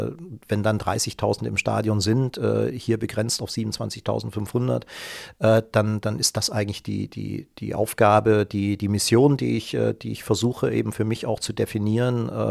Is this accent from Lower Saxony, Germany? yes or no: yes; Osnabrück, Lower Saxony, Germany; nach 8 Jahren VfL Osnabrück als hauptamtlicher Geschäftsführer. Und das ist natürlich meine Heimatstadt. Das ist einfach so. Geburtsstadt, da hat man seine Wurzeln, das merkt man.